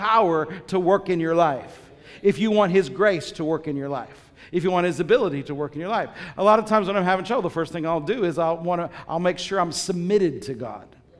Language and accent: English; Paris, Illinois, United States; The Lord made me go back to my hometown, which I was not thrilled with. He had told me all these things at Bible school that I was going to do. He gave me this big old dream, and gave me all this thing I was going to do, and none of it included Paris, Illinois.